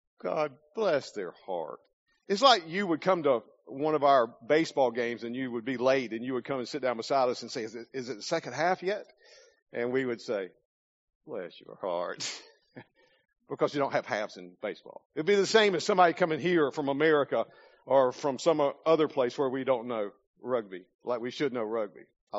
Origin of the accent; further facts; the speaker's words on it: Southern US, United States; moved away; But if you go anywhere close to where I'm from, you might hear this: bless their heart.